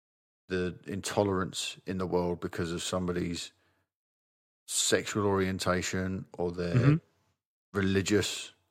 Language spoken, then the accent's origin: English; United Kingdom; We're British. At the end of the day, we barely know what's going on.